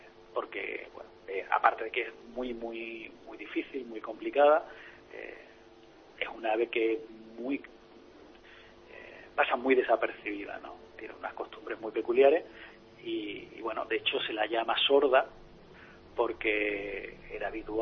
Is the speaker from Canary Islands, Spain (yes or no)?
no; Málaga, Andalusia, Spain; yo soy de Málaga y hago salgo a cazar en Málaga, lo que es la provincia de Málaga.